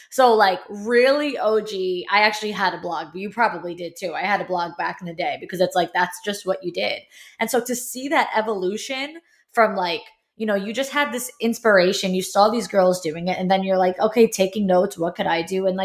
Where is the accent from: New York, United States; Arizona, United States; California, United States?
New York, United States; So I'm from New York, but so I watched